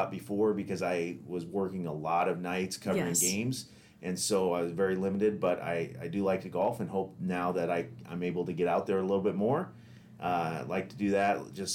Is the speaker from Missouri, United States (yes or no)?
no; Seward, Nebraska, United States; Born and raised in Seward. Graduated from Seward High in 96. And so then went on to Concordia here in town